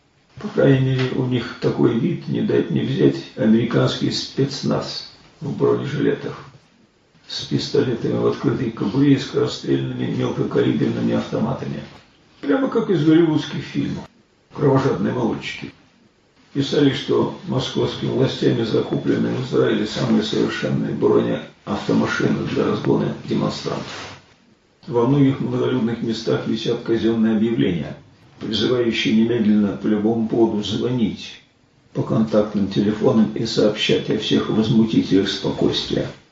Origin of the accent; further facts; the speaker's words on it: Moscow, Russia; Это я как коренной москвич могу вам сказать.